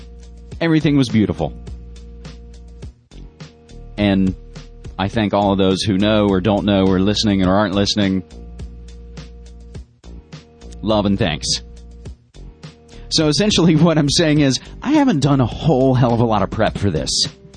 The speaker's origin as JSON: {"language": "English", "town": "Fayetteville", "region": "West Virginia", "country": "United States", "tie": "born or raised there", "lives_now": "Portland, United States", "said": "visited family, and my hometown of Fayetteville, West Virginia."}